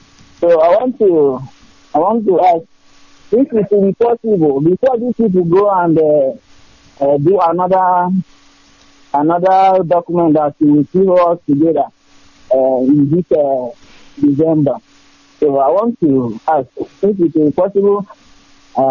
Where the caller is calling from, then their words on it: Adamawa, Nigeria; I'm calling from Adamawa State.